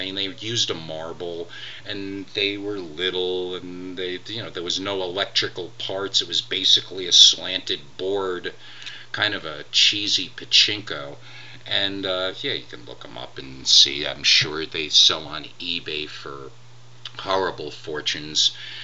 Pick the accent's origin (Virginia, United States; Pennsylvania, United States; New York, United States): New York, United States; Monticello; moved away as an adult; I tried to escape the vortex that was my hometown, Monticello, New York. On a number of occasions, but I didn't reach official and total escape velocity until around 1992